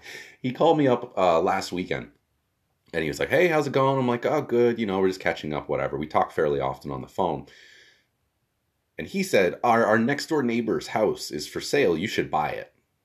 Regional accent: Oakville, Ontario, Canada; So I grew up in Oakville.

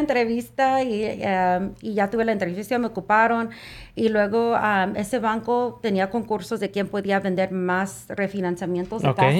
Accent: Ardmore, Oklahoma, United States; me gradué del Ardmore High School, soy de Ardmore.

